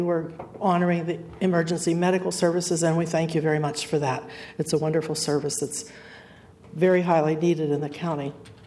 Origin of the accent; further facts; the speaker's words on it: Lewes, Delaware, United States; I'm from Lewis, Delaware.